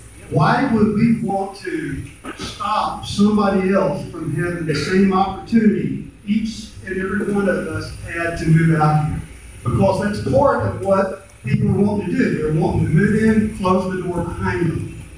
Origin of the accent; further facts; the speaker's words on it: Austin, Texas, United States; I'm a fourth or fifth generation native Austinite. I grew up out here on the Highland Lakes.